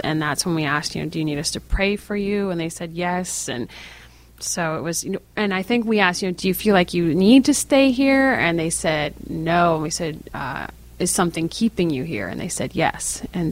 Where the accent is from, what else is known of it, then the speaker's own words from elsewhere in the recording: New England, United States; Well, I'm I'm from New England, and so there's lots of places near me.